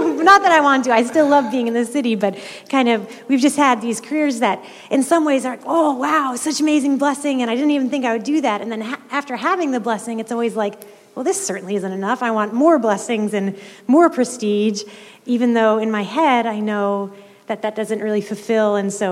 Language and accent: English; Winter Garden, Florida, United States; I'm from Florida, Winter Garden. I'm home visiting our parents right now.